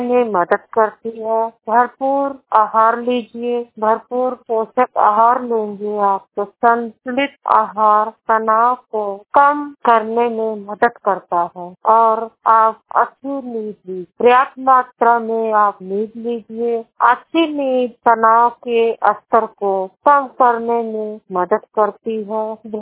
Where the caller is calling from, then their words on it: Uttar Pradesh, India; मैं जिला संत कबीर नगर से बोल रही हूँ। मेरी उम्र 27 साल है। मेरा जिला संत कबीर नगर है।